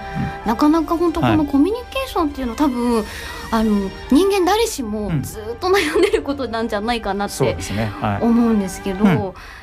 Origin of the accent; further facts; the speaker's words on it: Kumamoto, Japan; なのでちょっと私地元が熊本だったので